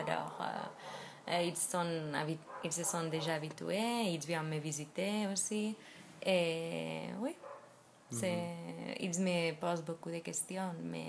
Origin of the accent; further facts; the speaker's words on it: Spain; Moi, je suis espagnole et aussi pas juive